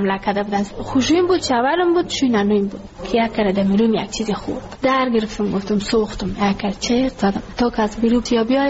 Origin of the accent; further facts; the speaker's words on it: Ghazni, Afghanistan; now in Kabul, Afghanistan; ما کابل آمده از غزنی هستم.